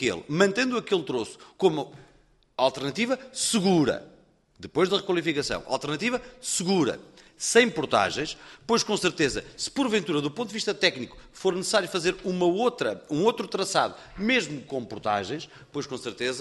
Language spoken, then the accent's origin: Portuguese; Penacova, Centro, Portugal; porque sou de lá, sou de Penacova, não é?